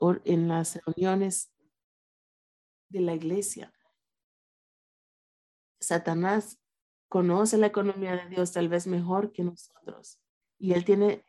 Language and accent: Spanish; China; Spanish is a second language; Y yo vengo de la China, de un gobierno que indoctrinaba con propaganda y con ideas falsas.